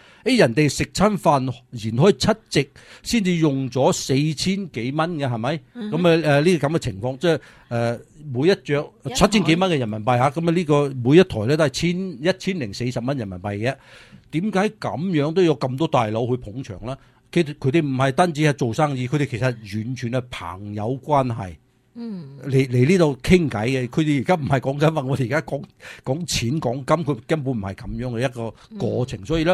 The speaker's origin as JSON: {"language": "Cantonese", "country": "China"}